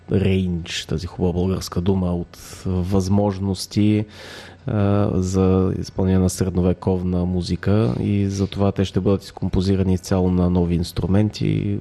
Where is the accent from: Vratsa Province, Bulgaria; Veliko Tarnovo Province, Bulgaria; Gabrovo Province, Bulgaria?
Veliko Tarnovo Province, Bulgaria; Veliko Tarnovo; аз съм от Велико Търново и винаги съм искал да свира на тази сцена пред двореца в Царевец